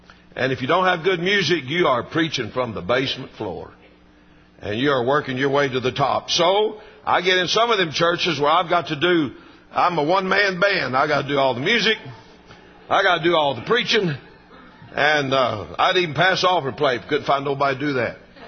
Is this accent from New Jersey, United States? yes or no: no; Texas, United States; I grew up in North Texas, and we entertained ourselves as boys because we didn't have much entertainment.